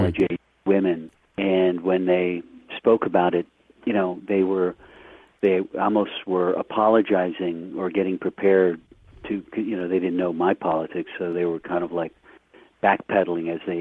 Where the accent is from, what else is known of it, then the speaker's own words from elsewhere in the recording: McAllen, Texas, United States; It's called McAllen, McAllen.